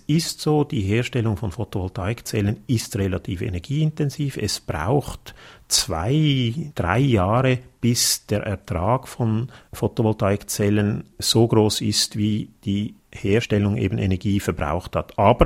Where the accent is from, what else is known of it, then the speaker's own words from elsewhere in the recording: Switzerland; Bei uns in der Schweiz sind das die Speicherkraftwerke